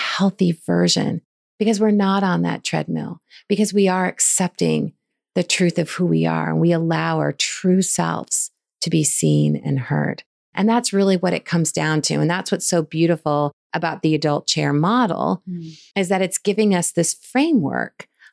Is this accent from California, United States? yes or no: yes; California, United States; I'm from California. It's always in our backyard.